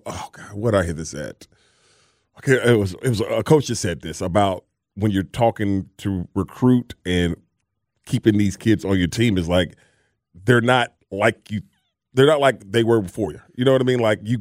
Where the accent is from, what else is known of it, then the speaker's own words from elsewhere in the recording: Georgia, United States; kids from Peach County can get an opportunity to play and do good, I'm always for that because that's my hometown. It's the high school I went to.